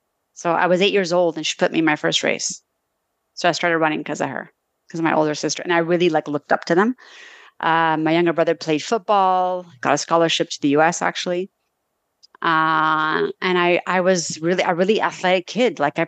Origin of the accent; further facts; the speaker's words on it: Montreal, Quebec, Canada; So I grew up in Montreal. I now live like on the outskirts of Montreal, Quebec, not far from you. And I grew up in a traditional Italian Canadian family.